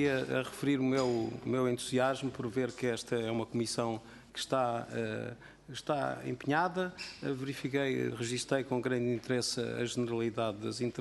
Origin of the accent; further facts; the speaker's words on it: Alentejo, Portugal; Ora, na minha zona, eu sou do Alentejo